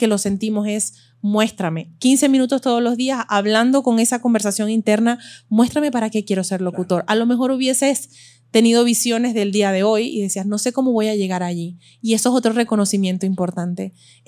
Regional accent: Venezuela; also born or lived in Belgium; now in Miami, United States; me crié toda mi infancia en Venezuela y lo llevo en la esencia.

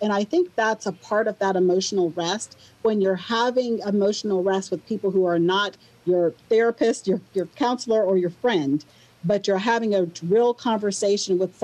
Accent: the South, United States; I grew up in the South and I live in Alabama.

